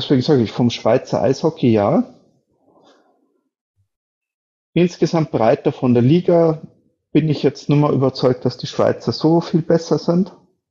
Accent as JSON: {"language": "German", "town": "Munich", "region": "Bavaria", "country": "Germany", "said": "Also da braucht man jetzt als Münchner auch nicht großartig drum rumreden."}